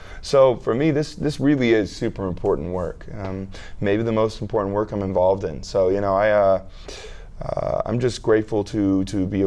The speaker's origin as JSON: {"language": "English", "town": "Las Vegas", "region": "Nevada", "country": "United States", "said": "You know, I'm from Las Vegas, so I have a little Vegas luck on my side, I think."}